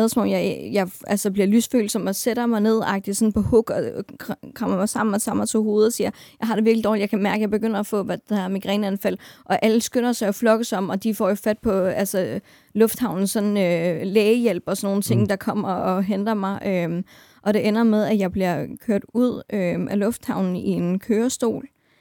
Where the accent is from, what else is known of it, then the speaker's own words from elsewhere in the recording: North Denmark Region, Denmark; det er fordi, jeg kommer fra Nordjylland af, og jeg har sgu aldrig sådan passet ind deroppe